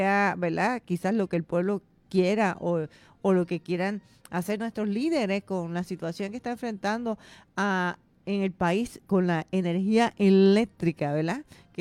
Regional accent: Puerto Rico; como todo puertorriqueño

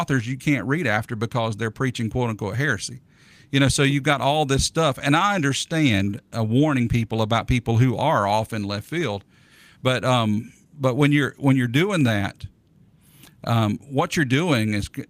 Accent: Bassett, Virginia, United States; I grew up in Bassett, Virginia, where there was furniture factories, and my whole family were furniture workers.

